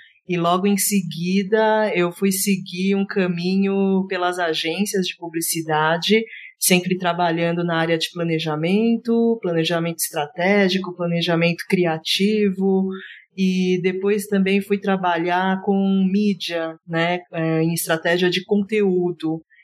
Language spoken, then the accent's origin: Portuguese; South Korea; sou coreana